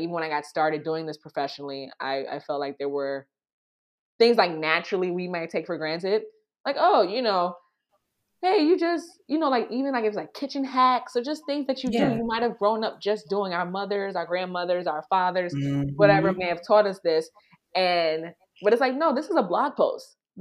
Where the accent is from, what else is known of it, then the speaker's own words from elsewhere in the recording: New York, United States; I'm from New York. So we don't trust people.